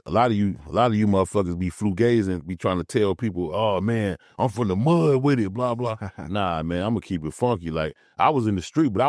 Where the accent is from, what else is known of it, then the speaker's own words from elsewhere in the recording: Chicago, Illinois, United States; also born or lived in Indiana; Man, I'm from Chicago, actually, you know what I'm saying? South side, you know, Chicago and Indiana. Basically, I rep them both.